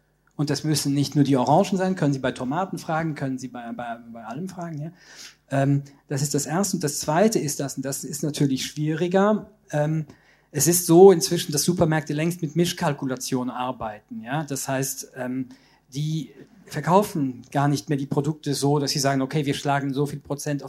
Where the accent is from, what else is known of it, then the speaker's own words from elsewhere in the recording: Luxembourg; German is a second language; ich bin ja als Luxemburger quasi sprachlich im Vorteil und ich hatte auch das Glück, lange zur Schule gehen zu können. Ich spreche 6 Sprachen.